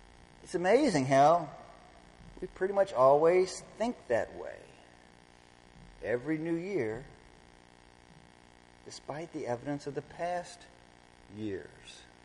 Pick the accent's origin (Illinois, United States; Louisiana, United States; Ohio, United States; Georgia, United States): Louisiana, United States; Baton Rouge; Where I grew up in Baton Rouge, we didn't really know about king cake.